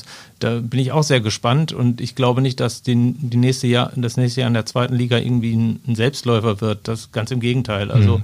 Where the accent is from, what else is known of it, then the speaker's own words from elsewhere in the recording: North Rhine-Westphalia, Germany; ich komme zwar aus dem Ruhrgebiet